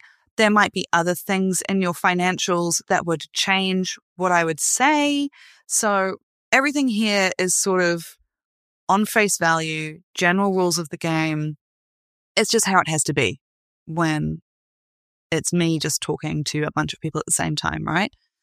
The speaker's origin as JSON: {"language": "English", "town": "Hexham", "region": "North East England", "country": "United Kingdom", "accent": "Northern England", "said": "I come from a part of England. It's near Newcastle, a little place called Hexham. I'm actually from Hexhamshire. My husband likes to say I'm a hobbit because I'm from the Shire. But it is a Northern England accent, for anyone who knows that."}